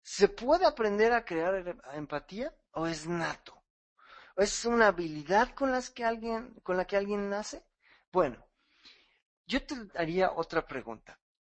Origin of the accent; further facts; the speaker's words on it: Mexico; los mexicanos inmediatamente hacemos amistad.